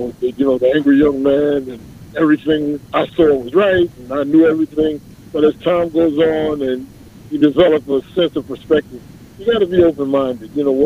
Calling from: Jamaica, Queens, New York, United States; Calling from Jamaica, Queens.

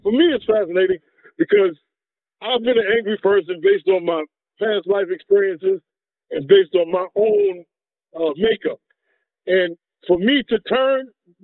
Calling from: Queens, New York, United States; from Jamaica, Queens.

